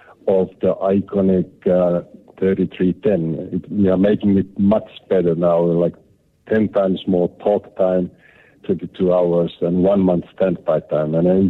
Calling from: Johannesburg, Gauteng, South Africa; I'm calling from the Johannesburg airport.

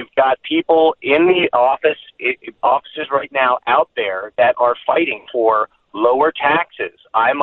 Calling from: Florida, United States; I mean, I'm here from Florida.

